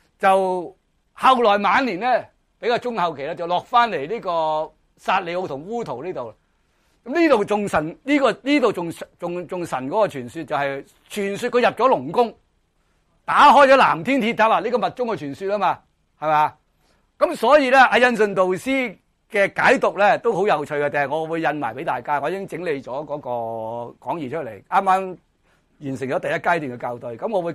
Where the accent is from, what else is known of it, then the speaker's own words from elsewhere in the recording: China; 我哋中国人